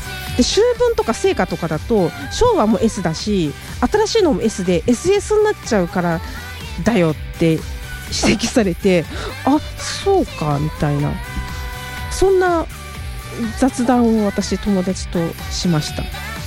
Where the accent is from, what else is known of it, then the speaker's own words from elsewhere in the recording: Suzuka, Mie, Japan; accent: Mie dialect; now in Tokyo, Japan; よろしくお願いいたします。三重県鈴鹿市出身で、そうです、鈴鹿サーキットの鈴鹿市出身です。東京に来て3年、三重弁のあまりは抜けないんですけども、ただいま東京で役者として頑張っています。